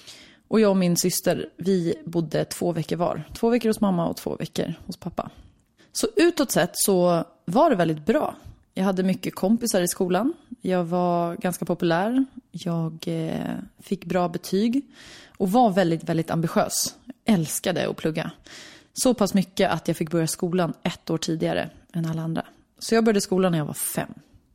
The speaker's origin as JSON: {"language": "Swedish", "town": "Lidingö", "region": "Stockholm County", "country": "Sweden", "tie": "born or raised there", "said": "Jag är uppväxt på Lidingö, jag är född 1988 och jag växte upp med min mamma, min pappa och min lilla syster Josefin."}